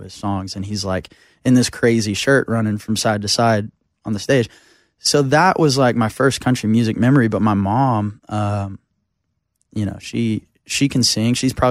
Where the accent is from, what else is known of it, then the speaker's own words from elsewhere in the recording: Bixby, Oklahoma, United States; Bixby, which is Tulsa.